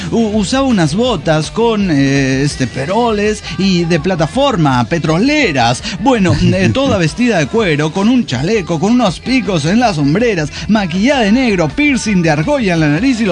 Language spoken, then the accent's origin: Spanish; Bucaramanga, Santander, Colombia; de Bucaramanga